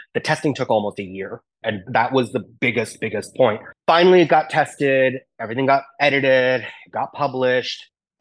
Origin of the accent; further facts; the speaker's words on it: South India, India; I'm from South India. So our main meal is rice